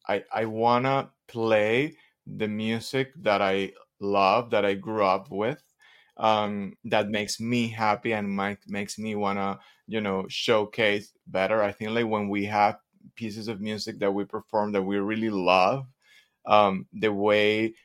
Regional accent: Venezuela; English is a second language; So I am originally from Venezuela. I grew up in Venezuela

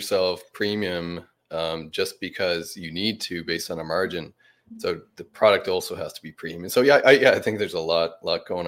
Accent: Prince Edward Island, Canada; I'm originally from Eastern Canada, a very small province called Prince Edward Island.

